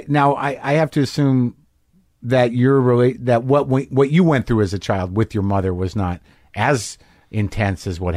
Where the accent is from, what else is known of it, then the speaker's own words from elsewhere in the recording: Albuquerque, New Mexico, United States; And like, I grew up in Albuquerque.